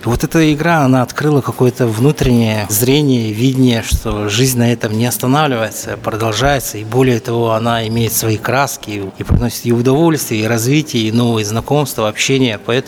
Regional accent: Kalmykia, Russia; born there; now in Moscow, Russia; я уроженец Республики Калмыкия. Проживаю я в городе Москва.

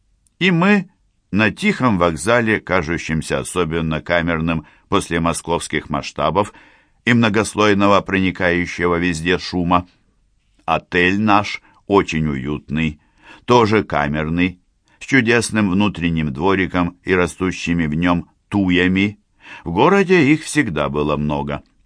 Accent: Maykop, Adygea, Russia; moved away; Уехала я из Майкопа 20 лет назад и никаких чувств по этому поводу не испытывала, но в определенный момент мои внутренние шлюзы как будто открылись, и я поняла, что все помню и хочу туда. К тем улицам, по которым бегала в детстве

